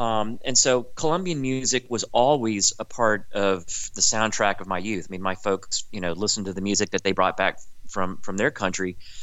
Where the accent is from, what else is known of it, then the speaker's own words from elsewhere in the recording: United States; So I'm really lucky that I didn't have to grow up there, and I grew up in the United States.